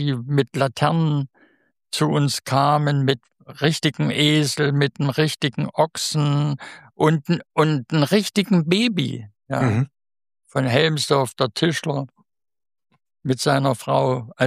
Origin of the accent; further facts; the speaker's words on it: Saxony, Germany; accent: Saxon; Ich habe ja auch so einen Slang, sächsisch, immer noch drin. Kriege ich nicht raus, macht auch nichts.